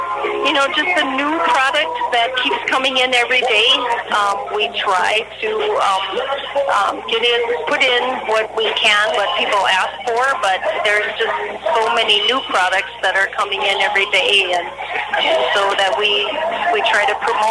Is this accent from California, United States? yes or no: no; St. Leo, Minnesota, United States; No, I was born and raised in St. Leo, and I still live in St. Leo.